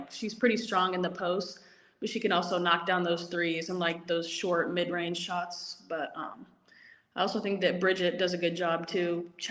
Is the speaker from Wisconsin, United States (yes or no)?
no; Omaha, Nebraska, United States; Okay, so I'm originally from Omaha, Nebraska.